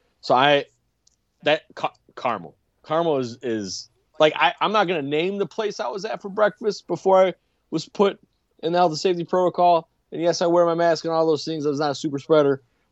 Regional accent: Chicago, Illinois, United States; I'm from South Side of Chicago, so it's caramel. C-A-R-M-E-L.

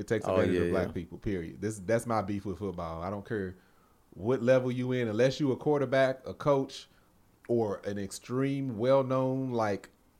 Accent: Lexington, United States; It's a, like, in my hometown in Lexington, there's a new high school now.

